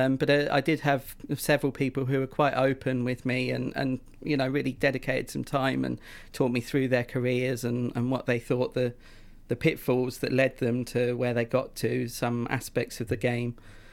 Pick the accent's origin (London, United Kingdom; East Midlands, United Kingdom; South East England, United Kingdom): South East England, United Kingdom; Eastbourne; I grew up in Eastbourne. I used to live...